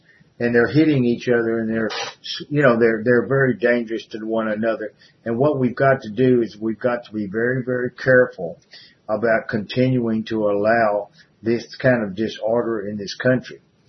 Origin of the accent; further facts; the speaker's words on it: United States; I'm from the Republic right here, you could say, in America.